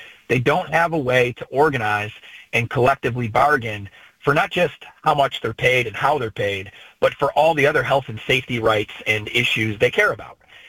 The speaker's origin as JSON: {"language": "English", "town": "Syracuse", "region": "New York", "country": "United States", "lives_now": "Birmingham, United States", "said": "But we're both from upstate New York. You know, I'm from Syracuse."}